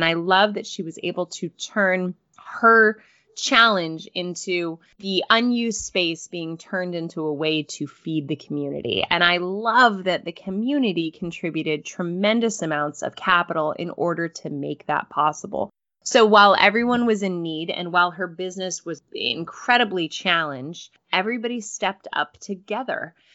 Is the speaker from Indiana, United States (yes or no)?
no; Colorado, United States; As some of you know, I grew up in Colorado. So whenever I see Colorado on our feed here, I get pretty excited. I'm a little Colorado Rockies girl.